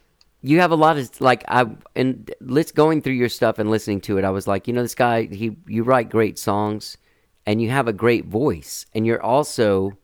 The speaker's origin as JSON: {"language": "English", "region": "Texas", "country": "United States", "said": "Now, I was a guy from Texas, and I had a guitar."}